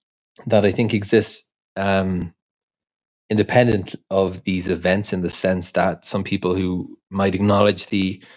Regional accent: Ireland; When I was growing up in Ireland

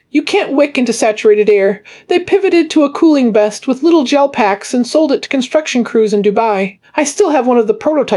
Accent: New Mexico, United States; I came from New Mexico. The chamber nearly broke me the first 2 weeks.

